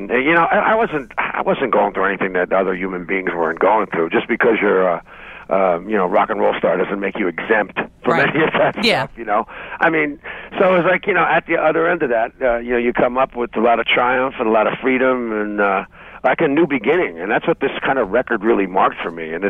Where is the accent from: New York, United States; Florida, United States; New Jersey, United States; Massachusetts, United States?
New Jersey, United States; You know, the Red Cross in New Jersey in my home state, you know, so.